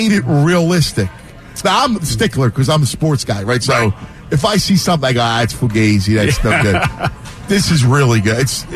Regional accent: Philadelphia, Pennsylvania, United States; Like, we're from Philly. We hate Kareem.

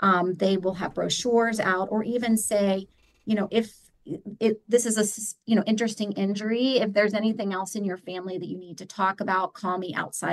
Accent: Pittsburgh, Pennsylvania, United States; I'm from Pittsburgh. We have floods over here. We had a flood in Millvale.

